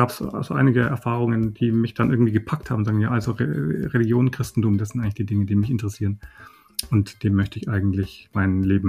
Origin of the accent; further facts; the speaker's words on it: Nuremberg, Bavaria, Germany; Als Nürnberger lasse ich ausrichten